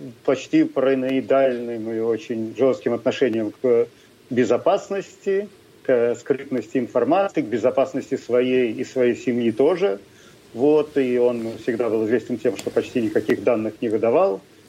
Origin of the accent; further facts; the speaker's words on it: Israel; Russian is a second language; Я еврей из Израиля и не христианин ни с какого боку